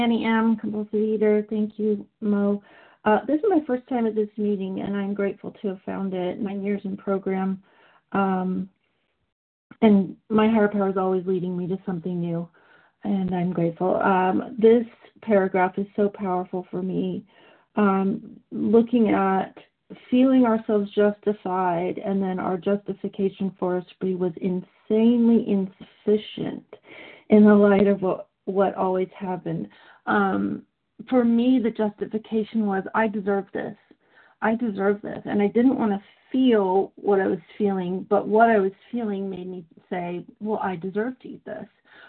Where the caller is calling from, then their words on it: Seattle, Washington, United States; I am in the Seattle area in Washington State.